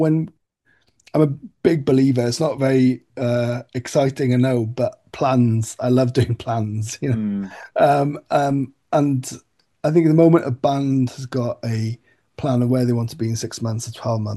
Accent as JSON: {"language": "English", "region": "Wales", "country": "United Kingdom", "said": "as a Welshman"}